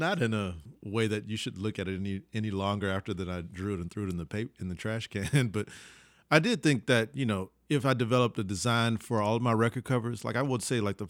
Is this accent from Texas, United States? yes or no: yes; Houston, Texas, United States; I grew up in Houston, Texas, and my parents collected a lot of work. So I had a house full of lots of pottery by Texas-based artists